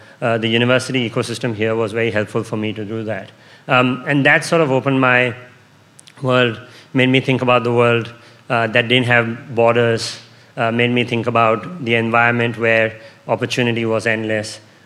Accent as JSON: {"language": "English", "country": "India", "tie": "born or raised there", "lives_now": "Australia", "said": "I grew up in India."}